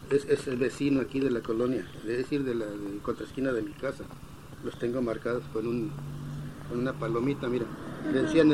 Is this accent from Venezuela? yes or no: no; United States; born there; Yo también nací en Estados Unidos